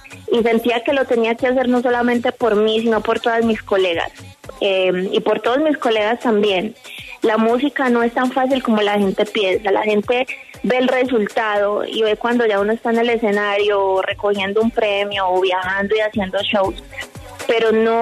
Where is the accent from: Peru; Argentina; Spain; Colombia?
Colombia; han dado la serie 3 veces en mi país